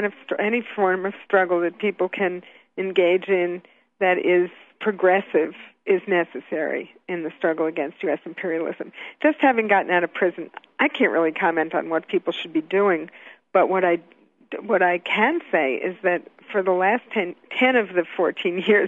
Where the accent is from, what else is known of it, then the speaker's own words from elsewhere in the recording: New York, United States; And I grew up in New York, so I saw the conditions under which black people and later Puerto Rican people were forced to live.